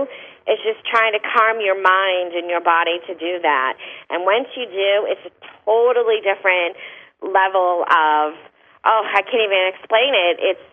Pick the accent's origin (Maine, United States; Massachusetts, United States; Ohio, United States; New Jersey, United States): Massachusetts, United States; Boston; I'm originally from Boston, but I'm all congested with my allergies.